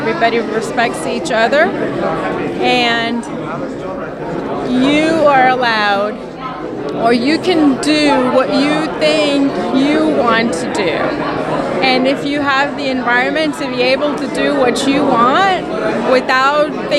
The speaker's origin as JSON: {"language": "English", "country": "Pakistan", "moved": "yes", "lives_now": "United States", "said": "I come from Pakistan, and I'm a pilot for a living in the United States"}